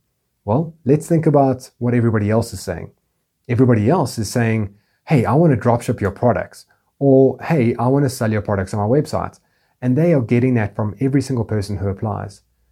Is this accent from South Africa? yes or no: yes; South Africa; I said, I'm coming down to South Africa, to my home country